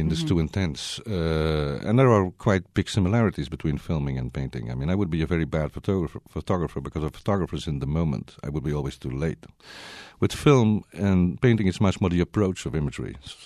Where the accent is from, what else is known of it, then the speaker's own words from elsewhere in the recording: Flanders, Belgium; because my hometown was then host to the most gruesome right-wing nationalist Flemish party, which called the Flemish Bloc, now the Flemish Interest.